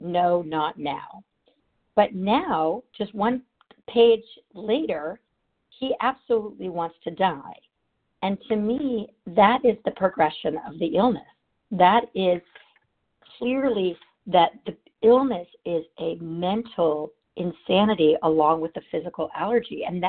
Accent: California, United States; from Southern California.

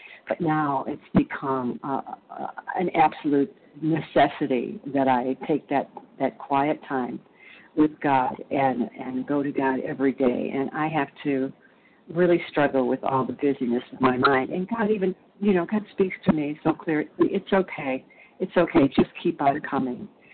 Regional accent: Illinois, United States; I'm from Illinois.

